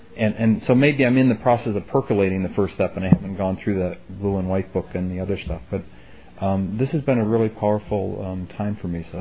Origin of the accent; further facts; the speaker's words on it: Ithaca, New York, United States; I come from Ithaca, New York, and I'm a member of their Sunday morning 9 o'clock group.